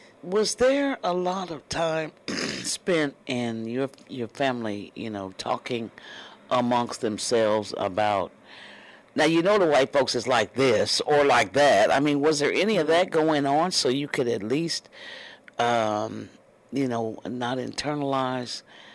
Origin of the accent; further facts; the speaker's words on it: Kansas, United States; Yeah, well, that certainly had to be eye opening, and I'm from Kansas. You can't get any whiter than that.